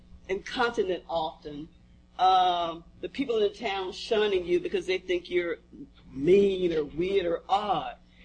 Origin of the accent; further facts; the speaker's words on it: Mississippi, United States; As a 9-year-old growing up in Mississippi, in a very close-knit community, as a very shy, very introverted bookworm, as a child who felt always odd